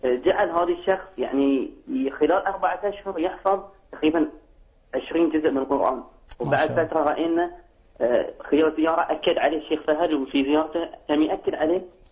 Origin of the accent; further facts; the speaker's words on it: Bahrain; يعني إحنا من البحرين